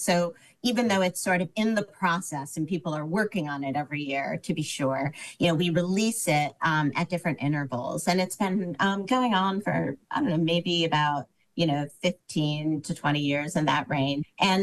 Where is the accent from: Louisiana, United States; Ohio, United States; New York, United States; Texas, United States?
New York, United States; Schenectady; I grew up in Schenectady, New York. So outside for me was actually alleyways